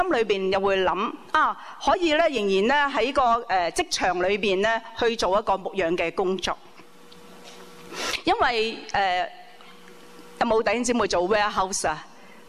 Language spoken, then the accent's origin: Cantonese; Hong Kong; 我要作为香港人答应了人，可不可以甩底捞骚的？